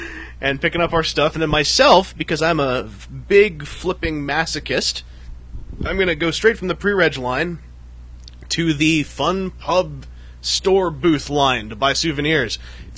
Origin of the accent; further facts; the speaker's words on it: Canada; I'm sorry, I'm from Canada.